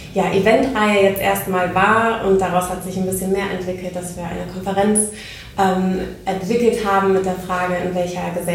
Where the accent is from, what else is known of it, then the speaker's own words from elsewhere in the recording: Oldenburg, Lower Saxony, Germany; also born or lived in Netherlands / Spain; now in Hamburg, Germany; komme ursprünglich aus Oldenburg, habe in Holland und Spanien studieren dürfen und wohne jetzt im wunderschönen Hamburg